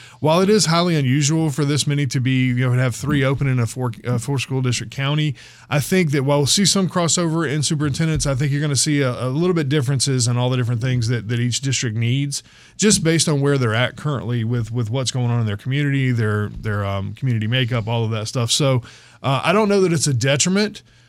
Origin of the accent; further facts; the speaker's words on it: South Carolina, United States; having, you know, born and raised in South Carolina, gone through the school districts